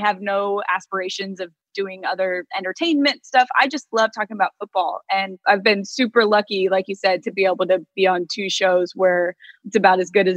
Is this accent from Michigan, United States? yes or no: no; Phoenix, Arizona, United States; So I grew up in Phoenix. I had no connections to anyone in TV.